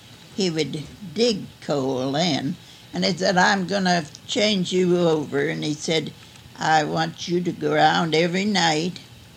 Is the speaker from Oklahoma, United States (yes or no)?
no; Pennsylvania, United States; born there; I was born in Pennsylvania.